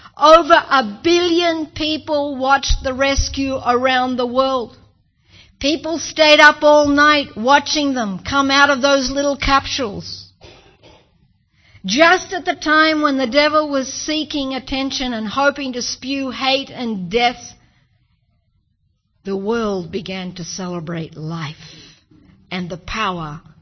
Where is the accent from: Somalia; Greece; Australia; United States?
Australia; I'm Australian, get over it.